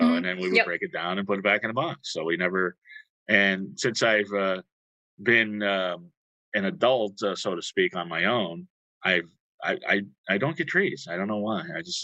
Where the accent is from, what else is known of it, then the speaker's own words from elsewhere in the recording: Miami, Florida, United States; Because I grew up in Miami, Florida, so it was weird. Christmas was weird there.